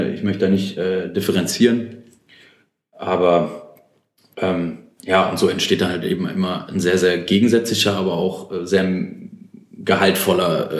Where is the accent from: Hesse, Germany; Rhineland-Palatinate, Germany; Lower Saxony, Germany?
Hesse, Germany; born there; 25 Jahre alt. Der ein oder andere wird mich wahrscheinlich auch kennen. Ich bin gebürtiger Hesse und wohne auch immer noch in Hessen, in der unmittelbaren Nähe von Frankfurt am Main.